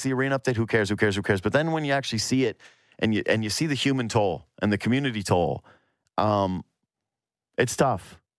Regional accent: Canada; We look down on them. Let's just be honest. We look down on them. We're Canadian hockey fans.

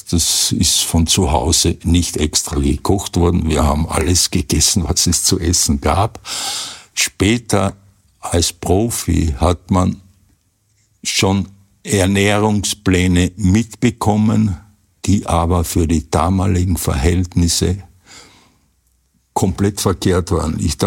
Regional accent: Klagenfurt, Carinthia, Austria; born there; Ich wurde in Klagenfurt geboren am 25.02.1948

